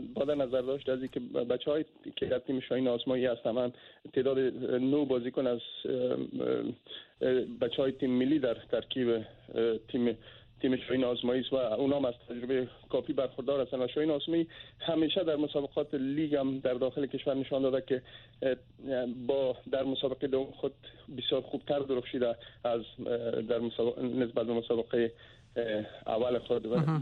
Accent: Tajikistan; ما از تاجیکستان هستم

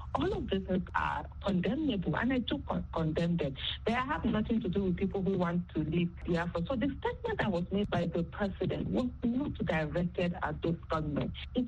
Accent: Nigeria; for me as a Nigerian

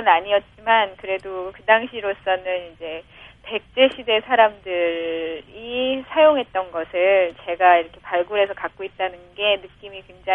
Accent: South Korea; 인류학자로서는 제가 최초의 한국인입니다.

